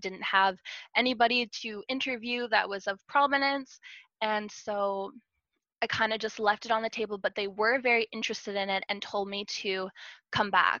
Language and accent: English; Ninette, Manitoba, Canada; the documentary is about the history of a sanatorium that was in my hometown of Ninette, Manitoba.